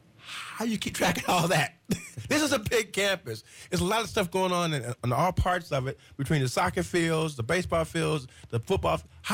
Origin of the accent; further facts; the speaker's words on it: Terre Haute, Indiana, United States; My hometown is Terre Haute. Went through four different high schools.